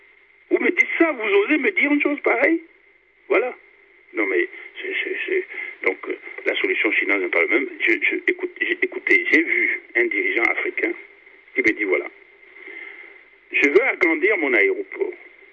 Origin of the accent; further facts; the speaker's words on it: Bangeli, Kara, Togo; Je vois chez moi à Bangeli, il y a une montagne qui n'est faite que de minerais de fer.